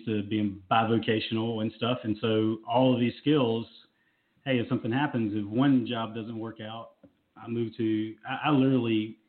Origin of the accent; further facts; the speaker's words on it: Raleigh, North Carolina, United States; Here in North Carolina.